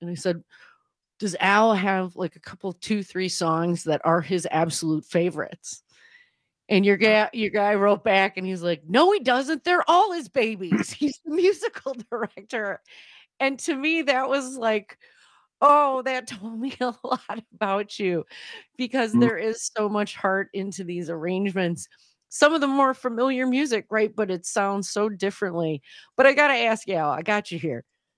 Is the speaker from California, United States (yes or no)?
no; Milwaukee, Wisconsin, United States; now in New York, United States; I'm born and raised in Milwaukee, but I ended up having the opportunity to move to New York for work.